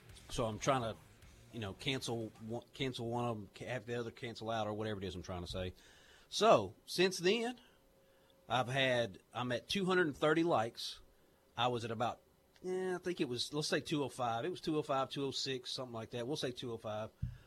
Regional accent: the South, United States; and then remembered I'm from the South, and just kind of caught back up with me.

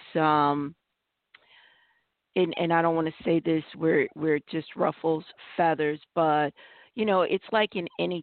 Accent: Connecticut, United States; I grew up in Connecticut, and so close into New York is my hometown.

